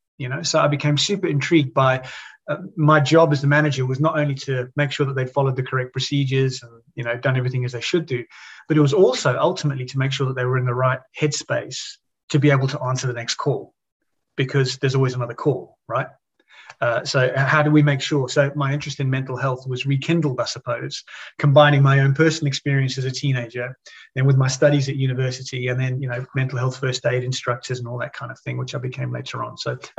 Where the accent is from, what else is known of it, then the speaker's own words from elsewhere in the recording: South Africa; Growing up in South Africa, which is where I'm originally from